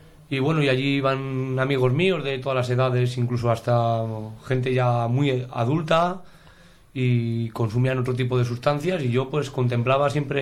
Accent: Miranda de Ebro, Castile and León, Spain; born there; Antes, sí, nací en Miranda Ebro.

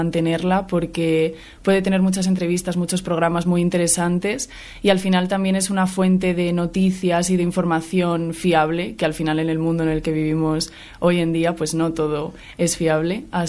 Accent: Salamanca, Castile and León, Spain; Sí, bueno, es que soy salmantina, entonces la verdad es que no me planteé irme a ningún otro lado.

